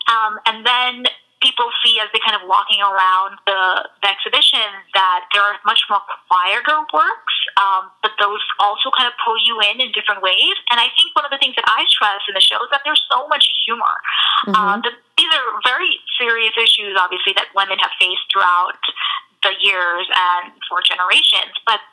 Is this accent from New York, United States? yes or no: yes; New York City, New York, United States; also born or lived in Maryland / Washington, D.C.; Well, I grew up in New York, so I've been, you know, familiar with a lot of the museums. I grew up going to museums in New York City